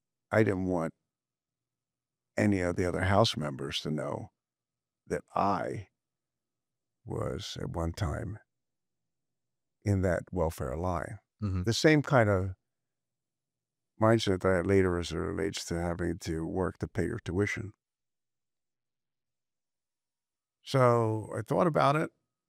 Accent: Pennsylvania, United States; And people were looking at me perplexed, like, we're from Bucks County.

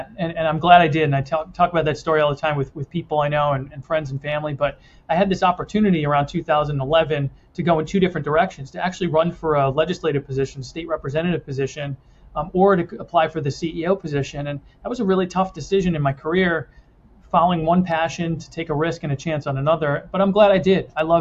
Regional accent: New York, United States; moved away as an adult; now in Pennsylvania, United States; So I grew up in New York and moved to Pennsylvania after college.

